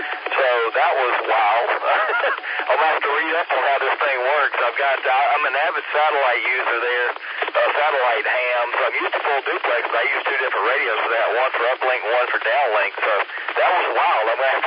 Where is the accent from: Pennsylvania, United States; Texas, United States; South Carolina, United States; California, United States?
South Carolina, United States; Greenville; now in Charleston, United States; I'm originally from Greenville there, so very familiar with the repeater and all that stuff. I've lived in Charleston for about the past 20 years